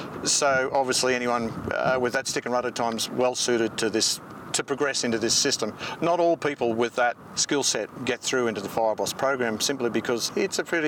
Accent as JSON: {"language": "English", "country": "Australia", "said": "I'm an Australian commercial pilot and rotary commercial pilot."}